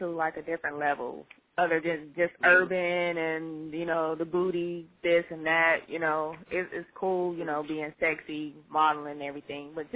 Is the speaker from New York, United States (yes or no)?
no; North Carolina, United States; I'm from North Carolina.